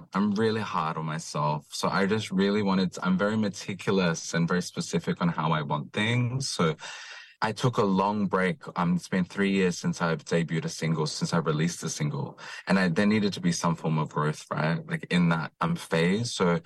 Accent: Auckland, New Zealand; now in Sydney, Australia; being like a queer person of color, being a proud Māori person, you know. I'm from South Auckland, now Western Sydney.

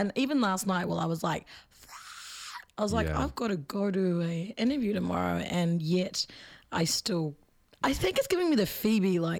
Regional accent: Te Awamutu, Waikato, New Zealand; because I'm from Te Awamutu

